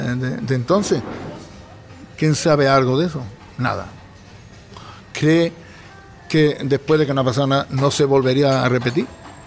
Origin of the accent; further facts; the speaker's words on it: Melilla, Spain; Los que somos de Melilla mucho tiempo siempre hemos conocido la desembocadura del río.